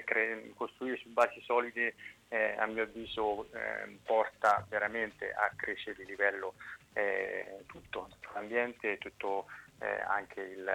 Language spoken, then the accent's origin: Italian; Porto Sant'Elpidio, Marche, Italy; moved away as an adult; sono di Porto Sant'Elpidio, sono nato, sono cresciuto come calciatore, come uomo